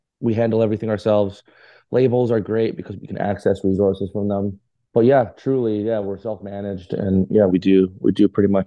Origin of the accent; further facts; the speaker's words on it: Winnipeg, Manitoba, Canada; now in Toronto, Canada; Winnipeg. I'm in Toronto now, but I grew up in Winnipeg until I was, until I could move.